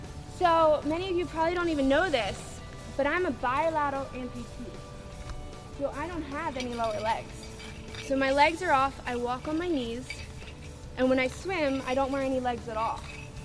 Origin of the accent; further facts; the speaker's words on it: Baltimore, Maryland, United States; So I'm from Baltimore. I love Baltimore and I love my Ravens.